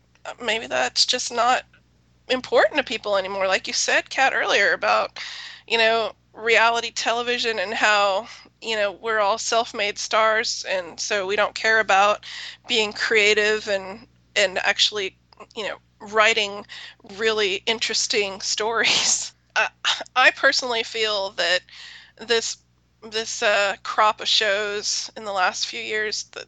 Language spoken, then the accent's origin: English; Dallas, Texas, United States; I mean, I grew up in Texas. I remember watching the space shuttle come back in.